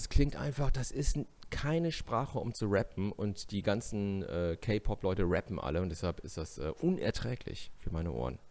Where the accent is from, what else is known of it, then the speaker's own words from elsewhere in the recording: South Korea; Ganz cool, ich bin auch Koreaner und so, ne, not bad.